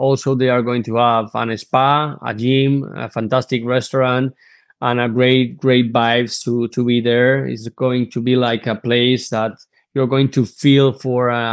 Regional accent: Madrid, Community of Madrid, Spain; English is a second language; I'm from Spain, from Madrid. I was born in 88 in Spain.

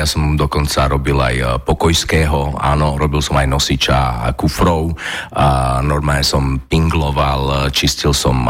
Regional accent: Trnava, Trnava Region, Slovakia; also born or lived in Nitra / Hlohovec / Piešťany; Ja som sa síce narodil v Nitre, ale som vyrastal v Lohovci, v Piešťanoch a v Trnave.

